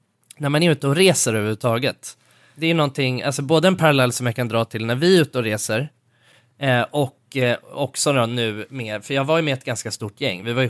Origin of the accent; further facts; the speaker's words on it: Sweden; jag är svensk.